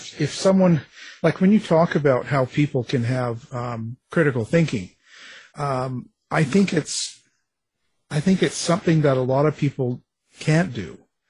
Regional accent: Canada; You know, I'm just a Canadian. What do I know?

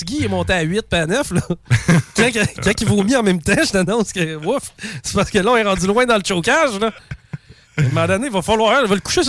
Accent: Quebec City, Quebec, Canada; nous, on vient de Québec et on s'est fait dire qu'au Saguenay, il y avait de la bien bonne tourtière.

